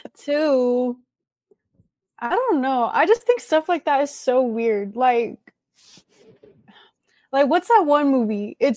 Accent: New Mexico, United States; It's just really small to me because I'm from New Mexico. So to me, it's like Lovington.

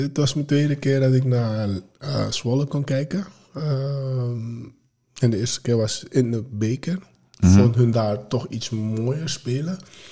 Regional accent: Suriname; now in Netherlands; Je moet zo zien, als Surinamer of als buitenlander moet je 5 jaar onafgebroken...

